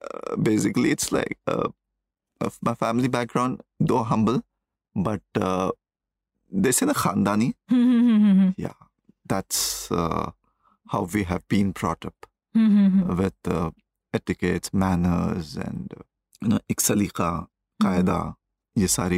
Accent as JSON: {"language": "English", "town": "Mumbai", "region": "Maharashtra", "country": "India", "tie": "born or raised there", "said": "Yeah, born and brought up in Bombay."}